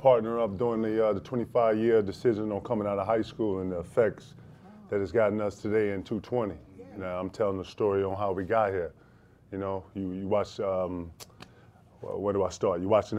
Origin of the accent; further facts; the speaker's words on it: South Carolina, United States; You know, I'm from South Carolina, for everybody who don't know.